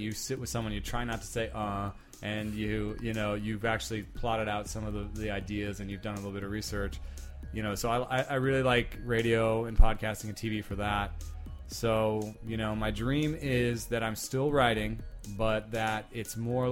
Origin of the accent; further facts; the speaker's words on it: Jamaica; also born or lived in Germany; now in Palo Alto, United States; I grew up in Jamaica and Germany and places where we didn't have much money.